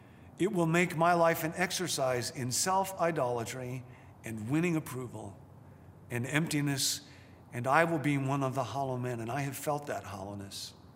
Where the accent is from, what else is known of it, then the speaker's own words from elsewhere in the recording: Rockford, Illinois, United States; I had spoken someplace in my hometown, Rockford, Illinois, and the local newspaper did an article about it.